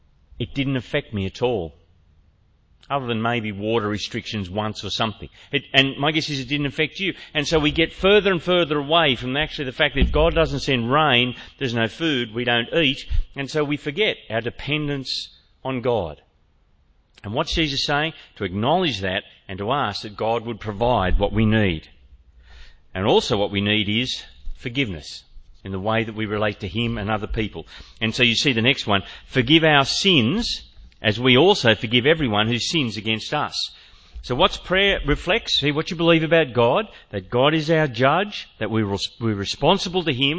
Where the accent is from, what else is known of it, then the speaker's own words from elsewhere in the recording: Grafton, New South Wales, Australia; I used to kind of kid myself that I was a country boy. I grew up in Grafton, up on the north coast. I've spent lots of time in the bush and on farms.